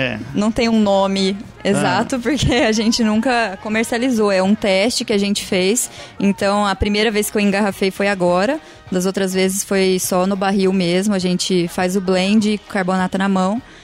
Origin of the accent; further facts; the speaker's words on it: Ribeirão Preto, São Paulo, Brazil; Eu sou de Ribeirão